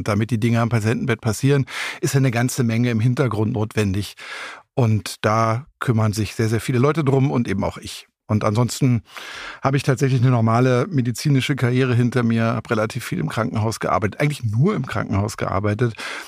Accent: Berlin, Germany; now in Düsseldorf, Germany; Ich bin aus Düsseldorf angereist, aber ich bin Berliner.

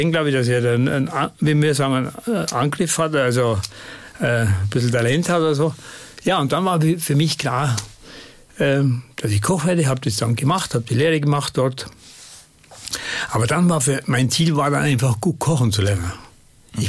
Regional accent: Oberau, Tyrol, Austria; Und da gibt es ja 4 Orte und ich komme aus dem Ort Oberau.

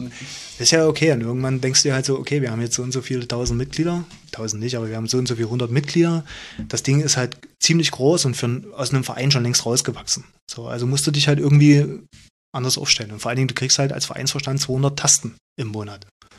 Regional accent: Leipzig, Saxony, Germany; Nee, ich komme aus Leipzig.

